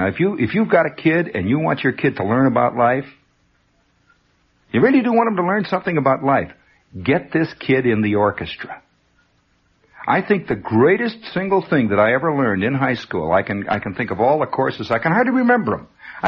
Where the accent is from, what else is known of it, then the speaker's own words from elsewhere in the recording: United States; and I have to say American life because I am an American. So I don't know about life in France that well.